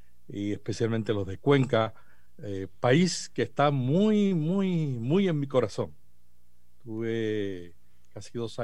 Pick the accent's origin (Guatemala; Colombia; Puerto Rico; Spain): Puerto Rico; comencé de locutor en radio en Puerto Rico, soy puertorriqueño